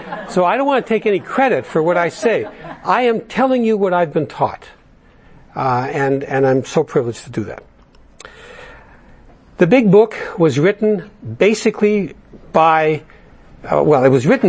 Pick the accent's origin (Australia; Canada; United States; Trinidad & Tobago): Canada; Winnipeg, Manitoba; I attended an AA big book study they did in my hometown of Winnipeg.